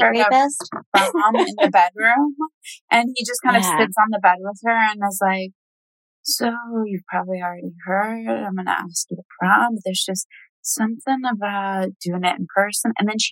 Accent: Tennessee, United States; growing up in Tennessee

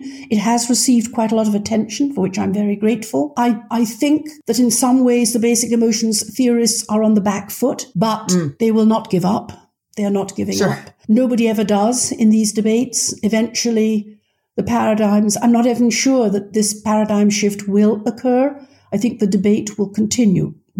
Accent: United Kingdom; now in United States; I'm a Brit who's now lived in America for many years.

